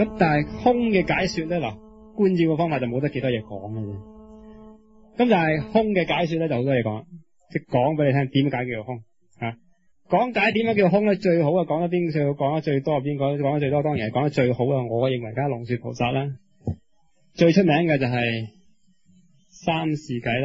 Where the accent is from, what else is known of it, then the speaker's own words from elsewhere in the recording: Guangdong, China; 我哋广东人用咩做文字啊？用广东话咯。